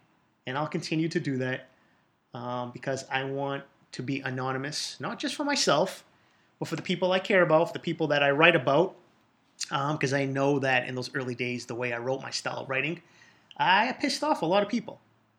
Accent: Boston, Massachusetts, United States; from my childhood, growing up in East Boston, a.k.a. Eastie. It's not just an airport.

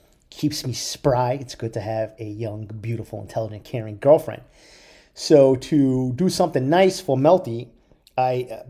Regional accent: East Boston, Massachusetts, United States; I am a guy that grew up in East Boston. You know that here on the podcast.

